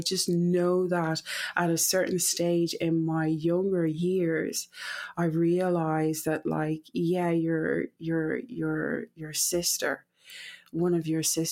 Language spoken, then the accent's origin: English; Kumasi, Ashanti, Ghana; born there; I was born in West Africa, Ghana, as far as I'm aware, I think I was born in Kumasi Hospital, which is not that far away from MIM in West Africa, Ghana.